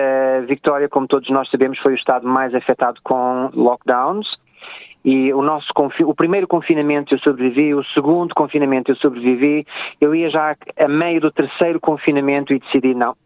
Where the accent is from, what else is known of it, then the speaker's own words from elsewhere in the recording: Portugal; moved away; E como bom português que sou, aonde quer que a gente portuguesa vá